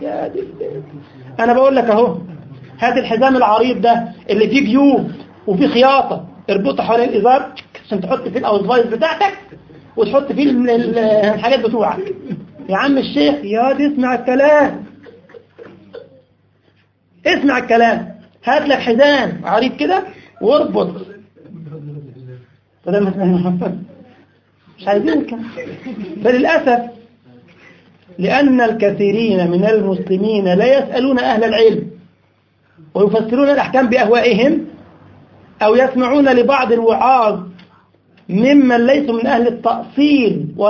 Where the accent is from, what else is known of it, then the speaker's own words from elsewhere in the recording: Egypt; اسمه سابو عندنا في مصر، مش عارف الكلمه دي اصلها ايه باللغه